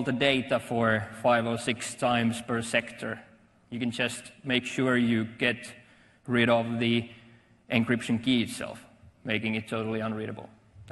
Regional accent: Finland; first language Finnish; English is a second language; It's not my native language, and I'm trying to translate my jokes from Finnish to English all the time.

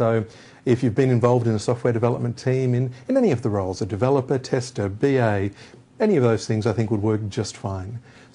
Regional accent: Australia; You may hear from my accent that I'm Australian

